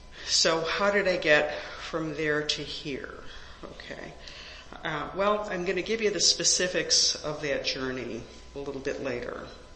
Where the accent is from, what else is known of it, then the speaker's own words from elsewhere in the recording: Chicago, Illinois, United States; As was mentioned, I was born and raised in Chicago. Raised, educated, worked. Firmly rooted.